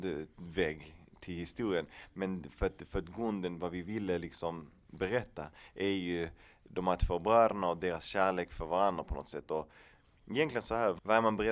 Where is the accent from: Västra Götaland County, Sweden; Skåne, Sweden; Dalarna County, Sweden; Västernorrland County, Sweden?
Skåne, Sweden; Malmö; mina föräldrar är själv från Chile och jag är född och vuxen i Malmö.